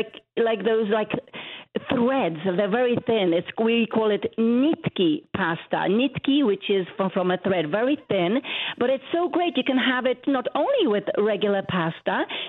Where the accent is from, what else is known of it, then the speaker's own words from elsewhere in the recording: Gdańsk, Pomeranian Voivodeship, Poland; I was born and raised in Gdańsk on Piwna Street, which is Beer Street.